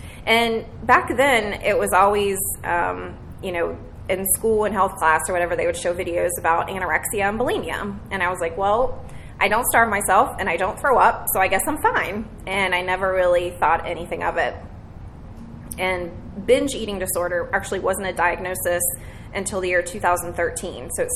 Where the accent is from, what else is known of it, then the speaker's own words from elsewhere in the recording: Morgantown, West Virginia, United States; born there; So, so I was born in Morgantown, West Virginia in December of 1980. If you don't know what that is, like, an hour south of Pittsburgh, right at the top of West Virginia.